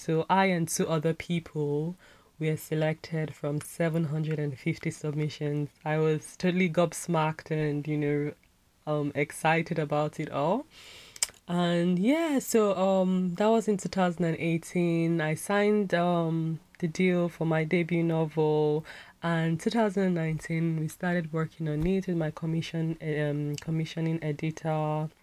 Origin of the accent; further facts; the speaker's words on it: Nigeria; I am a Nigerian writer and photographer with a penchant for storytelling and wanderlust.